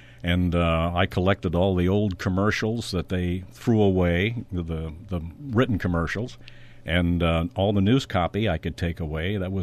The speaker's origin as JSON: {"language": "English", "town": "Kansas City", "region": "Missouri", "country": "United States", "tie": "born or raised there", "said": "I was born in Kansas City, and then we lived on the suburbs of Kansas City, and I was about 13 years old"}